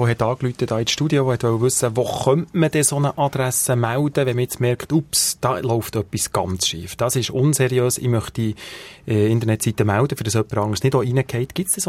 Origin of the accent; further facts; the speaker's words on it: Switzerland; in der Bahnhofstrasse in Zürich findet man keine Fälschung, wir Schweizer sind